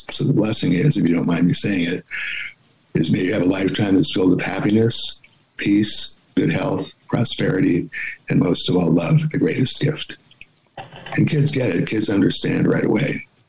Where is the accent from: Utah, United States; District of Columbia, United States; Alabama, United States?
District of Columbia, United States; Washington; born there; I was born in Washington, D.C., so I actually get to see a few friends and people I've known through the years.